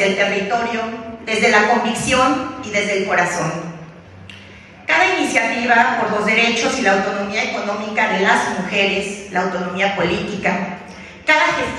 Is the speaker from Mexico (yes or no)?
yes; Mexico; les hablo como mujer, como mexicana, como madre, como activista